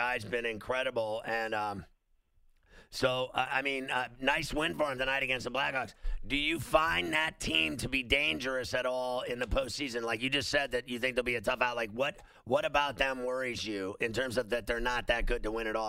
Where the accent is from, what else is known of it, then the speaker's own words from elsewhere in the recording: Pennsylvania, United States; and I love the state of Ohio because I'm from Pennsylvania and those are my neighbors.